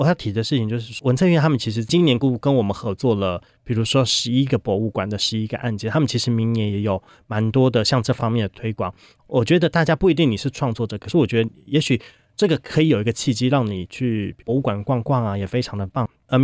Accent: Taiwan; 它也可以让我们台湾人比如说比较知道我们自己到底是谁啊

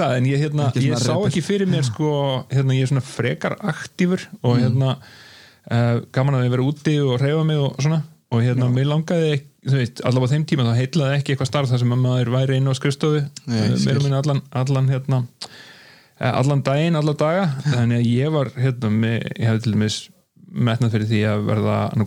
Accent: Hvanneyri, Western Region, Iceland; upp í Borgarfirði og var þar hérna fyrst í sem sagt, grunnskóla á Hvanneyri

